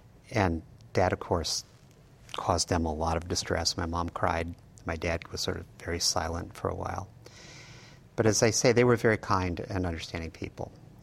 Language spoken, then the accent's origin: English; California, United States; I had a really nice family. I grew up in the Bay Area. My father worked in the flower business in San Francisco.